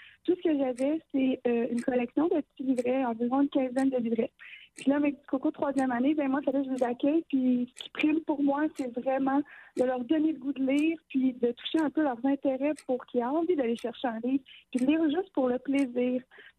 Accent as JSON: {"language": "French", "region": "Quebec", "country": "Canada", "lives_now": "Longueuil, Canada", "said": "moi, je suis partie des Basses Laurentides pour m'établir à Longueuil auprès de ma grande famille."}